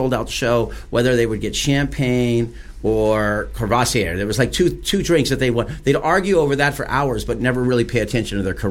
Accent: Claremont, California, United States; But growing up in Claremont, artists were always … was a great artist, and he lived in Claremont.

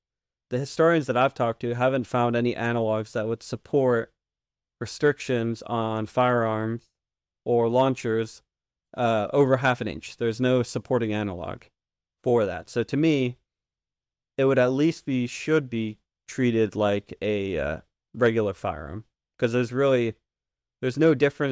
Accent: Florida, United States; now in Oregon, United States; So I grew up in Florida for I don't know how many years, but then I moved to Oregon in 2020

